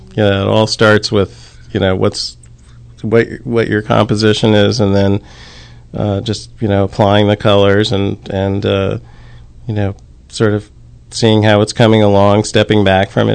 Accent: Hackettstown, New Jersey, United States; I grew up in Hackettstown

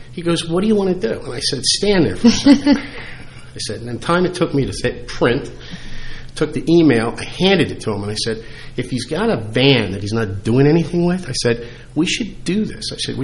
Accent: New Jersey, United States; So I'm from Mercer County, still use a lot of my health care down there

